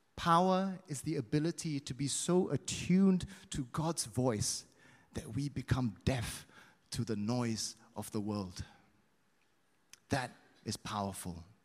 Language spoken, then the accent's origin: English; East Malaysia, Malaysia; I'm from East Malaysia. But also it tells you or gives you a clue as to which tribe I'm from as well.